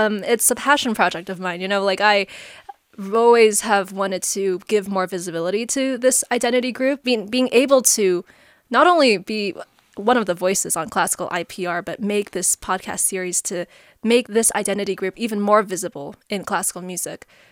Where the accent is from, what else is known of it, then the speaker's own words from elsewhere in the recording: Los Angeles, California, United States; So I'm Chinese American. I grew up in the Los Angeles area where growing up, I played violin since I was four.